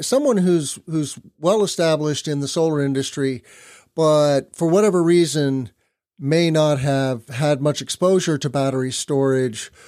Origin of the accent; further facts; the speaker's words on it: Illinois, United States; There is new legislation in the works here in Illinois, in my home state.